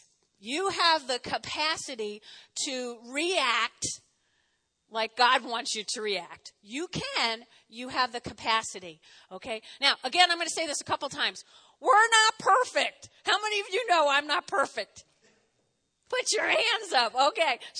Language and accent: English; New Jersey, United States; I'm from Jersey. I have a lot of Irish in me.